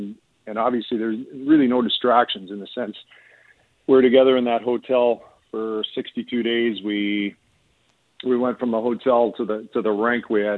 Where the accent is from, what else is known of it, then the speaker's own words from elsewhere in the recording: Canada; as a Canadian and as a hockey fan